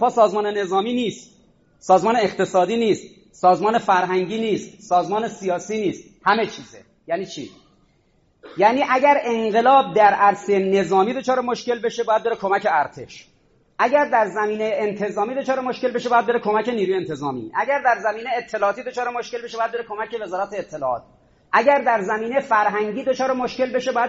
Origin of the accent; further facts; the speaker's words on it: Iran; آقا ما ایرانی هستیم